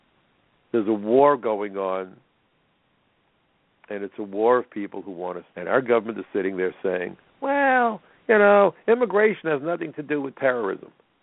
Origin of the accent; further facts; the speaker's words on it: Brooklyn, New York, United States; my wife calls my pink yarmulke because I'm a Jew from Brooklyn.